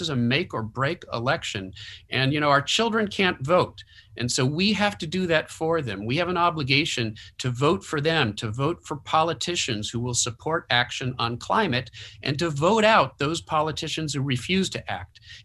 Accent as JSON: {"language": "English", "region": "Massachusetts", "country": "United States", "tie": "born or raised there", "said": "as somebody who was born and raised in Massachusetts, I have to say that was a tough one to watch"}